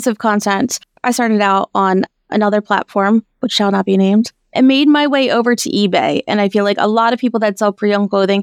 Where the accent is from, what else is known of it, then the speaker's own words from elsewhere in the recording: Philadelphia, Pennsylvania, United States; moved away; and Southern California has really been my home, even though I grew up on the East Coast.